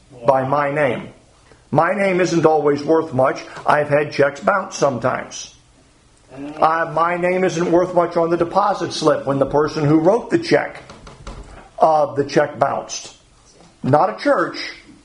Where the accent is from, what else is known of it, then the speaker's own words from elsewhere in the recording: Alaska, United States; I was born and raised in Alaska.